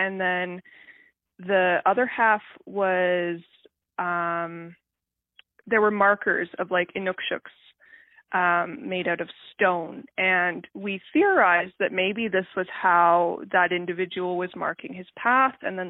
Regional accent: Exshaw, Alberta, Canada; I thought I'd share a little bit of neat information since I am from Exshaw

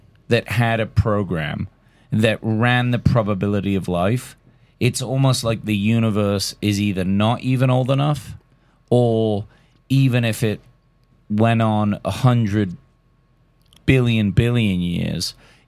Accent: United Kingdom; My phone does not understand my accent at all. So, I don't know if you can set it to like British English for speaking, but it's often a mess when I say people's names.

